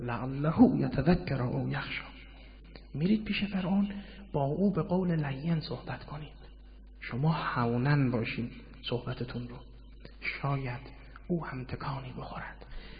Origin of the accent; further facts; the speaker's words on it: Mashhad, Razavi Khorasan, Iran; حالا با لهجه خاص خودشون و شیوایی کلامشون که در لهجه ما مشهدی ها نیست،